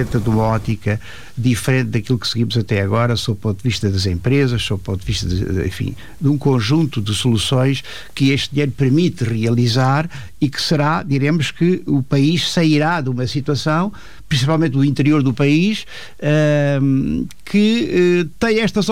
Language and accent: Portuguese; Alentejo, Portugal; a minha grande tristeza como alentejano e como português